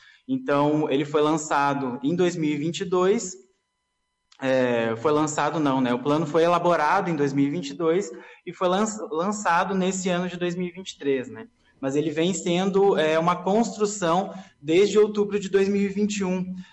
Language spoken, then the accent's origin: Portuguese; Novo Hamburgo, Rio Grande do Sul, Brazil; Eu sou gaúcho, eu sou de Novo Hamburgo, ali da região metropolitana de Porto Alegre